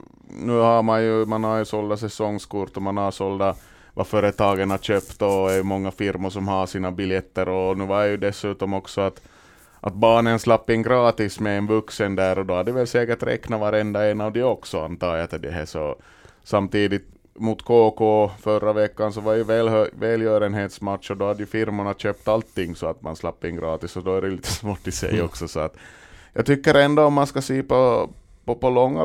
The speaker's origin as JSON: {"language": "Swedish", "town": "Malax", "region": "Ostrobothnia", "country": "Finland", "said": "Men jag är från Malax, jag jobbar mycket i Närpes."}